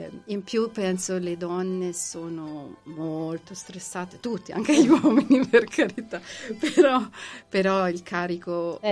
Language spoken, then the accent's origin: Italian; Milan, Lombardy, Italy; moved away as an adult; ancora ero a Milano perché io sono milanese